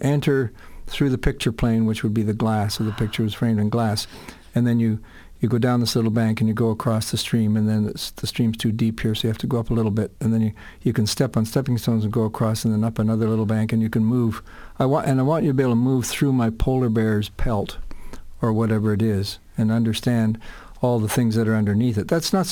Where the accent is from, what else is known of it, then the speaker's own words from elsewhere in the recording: Toronto, Ontario, Canada; No, I grew up in Toronto.